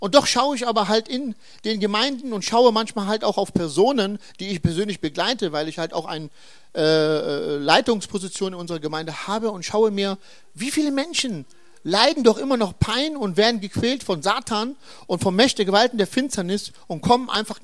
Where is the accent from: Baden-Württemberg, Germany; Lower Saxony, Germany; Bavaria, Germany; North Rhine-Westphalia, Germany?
Lower Saxony, Germany; Hildesheim; ich komme aus Hildesheim. … Ich bin 44, noch 44, bald 45. Bin verheiratet und wohne in Hildesheim und diene dort in der Gemeinde Ecclesia.